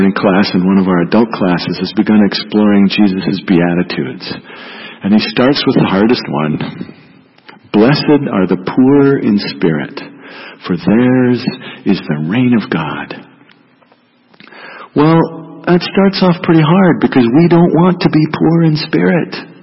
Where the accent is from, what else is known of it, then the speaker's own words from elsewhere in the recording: Montana, United States; In 1978, I was in seminary in California. I was from Montana.